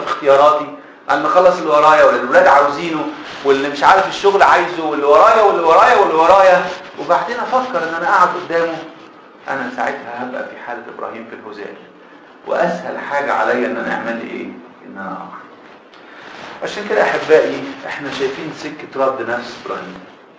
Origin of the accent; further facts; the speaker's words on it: Egypt; عندنا في مصر مساحه السكان الارض اللي ساكن عليها السكان 4% 5%